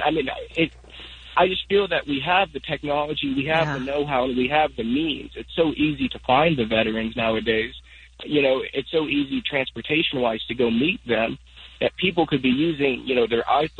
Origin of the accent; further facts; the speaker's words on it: Agoura Hills, California, United States; Agoura Hills, California.